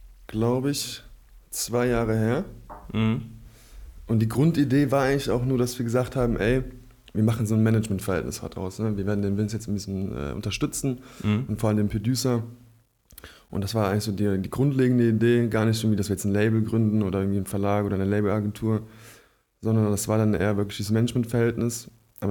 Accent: Cologne, North Rhine-Westphalia, Germany; now in Bonn, Germany; Ich komme aus Köln, ja. Ich bin 96 in Köln geboren und bin dann mit 12, 13 hier rüber, Familie auch, ja.

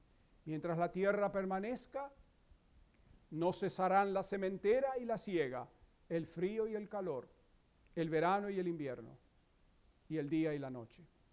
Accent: Chania, Crete, Greece; enfrente de la isla de Creta hay, en la bahía de Lacania, de donde yo soy

